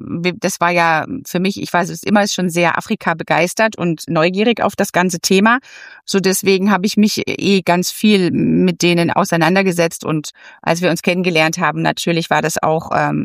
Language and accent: German; Konstanz, Baden-Württemberg, Germany; Ja, also wir kommen ja aus Konstanz am Bodensee